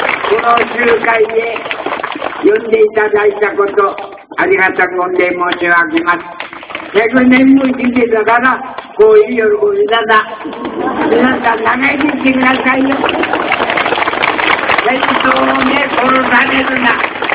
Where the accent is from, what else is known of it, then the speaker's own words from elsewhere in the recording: Akita, Japan; born there; 実は私秋田の生まれ